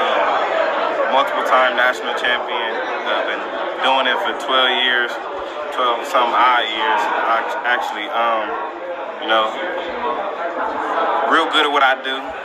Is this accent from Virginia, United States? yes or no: no; Toledo, Ohio, United States; I'm originally from Toledo, Ohio.